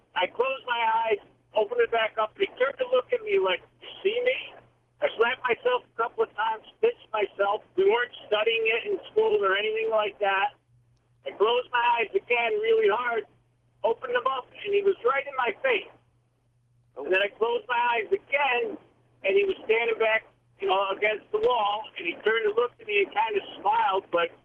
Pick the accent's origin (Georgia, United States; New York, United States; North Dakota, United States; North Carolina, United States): New York, United States; Binghamton; Back in 1974, 1975, I was 10 or 11 years old, and we moved from Binghamton, New York, to a small farmhouse in upstate New York.